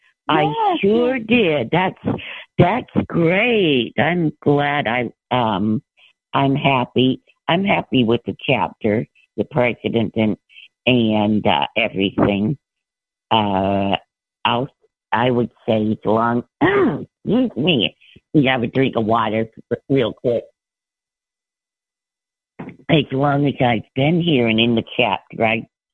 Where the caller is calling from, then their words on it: Sacramento, California, United States; I just wanted to mention that I'm calling in from Sacramento this evening.